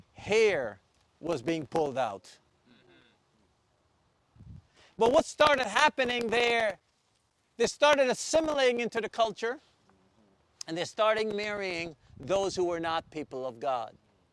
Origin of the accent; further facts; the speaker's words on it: Canada; I said, "I came from Canada. I am going to play golf."